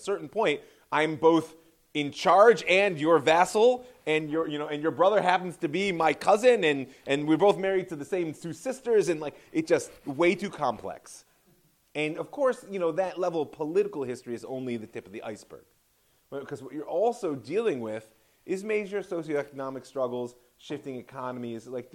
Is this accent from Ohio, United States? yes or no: yes; Cleveland, Ohio, United States; Just like when I grew up in Cleveland